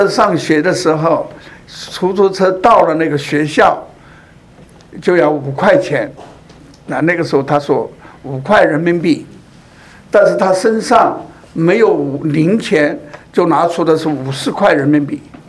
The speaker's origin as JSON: {"language": "Chinese", "country": "Hong Kong", "said": "特别我是一个香港人，我到那里去是不允许的。"}